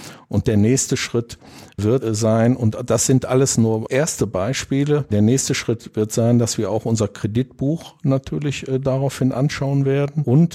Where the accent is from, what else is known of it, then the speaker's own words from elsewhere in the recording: Monheim, North Rhine-Westphalia, Germany; Ich bin hier aufgewachsen im Rheinland. Ich bin als Monheimer Jung schon mit 6, 7 Jahren mit dem Fahrrad häufig zum alten Rheinstadion gefahren